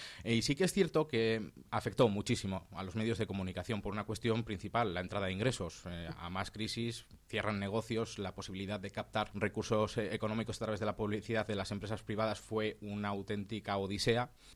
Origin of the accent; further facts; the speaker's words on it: León, Castile and León, Spain; desde muy niño que cuando yo veía dos coches de policía con las sirenas por la calle de León, que es de donde soy, me llamaba la curiosidad